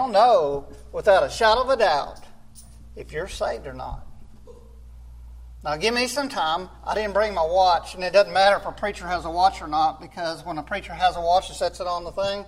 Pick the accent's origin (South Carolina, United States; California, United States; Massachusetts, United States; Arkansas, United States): Arkansas, United States; Now, we're from Arkansas.